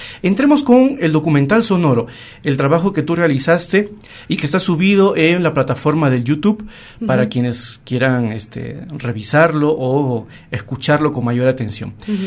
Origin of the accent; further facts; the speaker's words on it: Peru; Para los migrantes que son latinoamericanos, como yo, por ejemplo, soy peruano